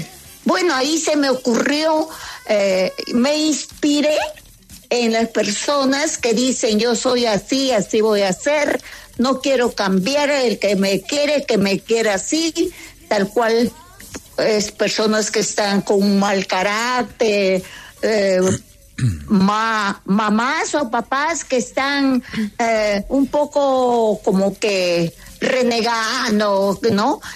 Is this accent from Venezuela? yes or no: no; Lima, Peru; Nos pusimos de acuerdo y nos fuimos a un parque muy grande, que se llama acá en mi país, Lima